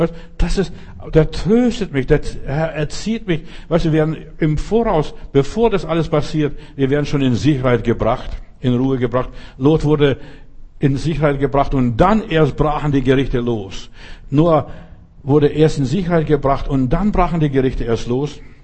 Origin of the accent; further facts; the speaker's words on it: Bavaria, Germany; ich bin in Bayern groß geworden oder lebte viele Jahre in Bayern.